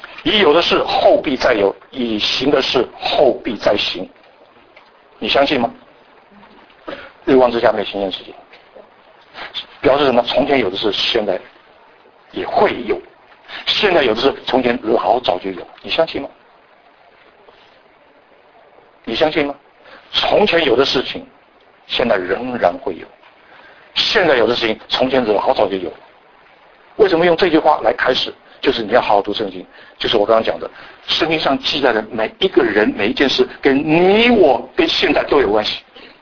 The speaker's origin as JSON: {"language": "Chinese", "country": "Taiwan", "said": "我们从台湾来的人一点都不稀奇，到处都有庙，"}